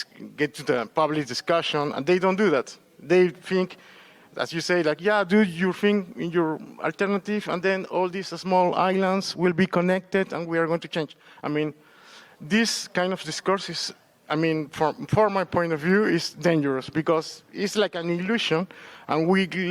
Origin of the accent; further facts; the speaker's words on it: Peru; English is a second language; I come from Peru.